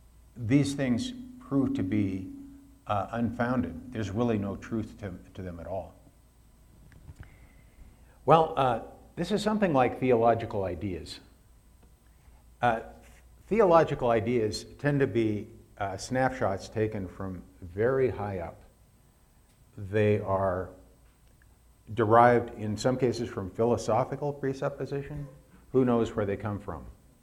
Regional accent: Arvada, Colorado, United States; I grew up in Arvada, and then we raised our own kids in the same house I grew up.

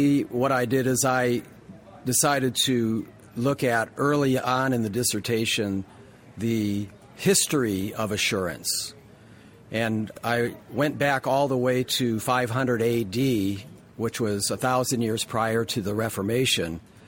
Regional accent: Dallas, Texas, United States; from Dallas, Texas.

